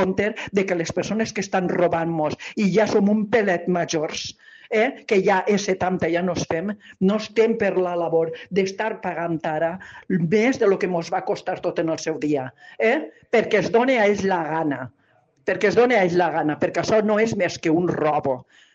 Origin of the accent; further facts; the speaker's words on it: Dénia, Valencian Community, Spain; soc una ciudadana de Denia que estic afectadíssima